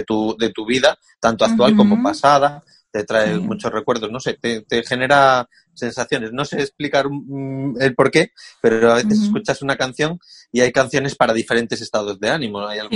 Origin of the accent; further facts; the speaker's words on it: Galicia, Spain; moved away as an adult; now in Zaragoza, Spain; se vive bien aquí en Zaragoza. Me vine desde Galicia a estudiar y ahora estoy trabajando aquí en Zaragoza. Y bueno, y llevo ya 20 años